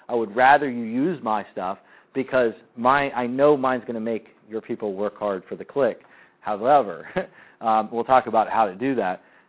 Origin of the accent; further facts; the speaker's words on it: United States; I'm American and I don't like the Canadians.